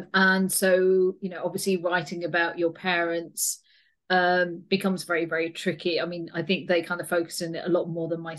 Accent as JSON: {"language": "English", "town": "Bradford", "region": "Yorkshire and the Humber", "country": "United Kingdom", "tie": "born or raised there", "said": "growing up in Bradford"}